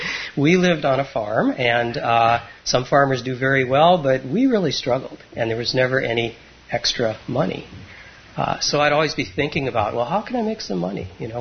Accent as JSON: {"language": "English", "region": "North Dakota", "country": "United States", "tie": "born or raised there", "said": "I grew up in North Dakota, southeastern North Dakota, in the southern Red River Valley, that great empty expanse, that beautiful empty expanse, about 6 miles from the Minnesota border"}